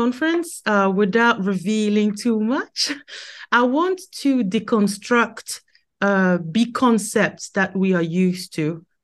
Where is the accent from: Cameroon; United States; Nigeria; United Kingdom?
Cameroon; Ooh, I come from Cameroon.